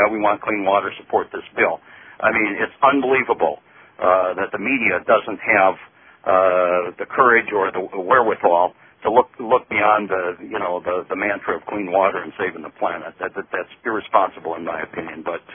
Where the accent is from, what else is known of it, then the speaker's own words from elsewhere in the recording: Minnesota, United States; Mr. Oberstar from my home state of Minnesota